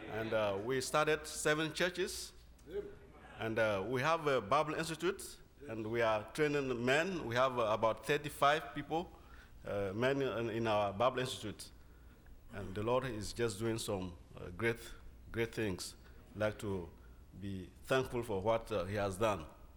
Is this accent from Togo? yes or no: yes; Togo; from Togo, West Africa.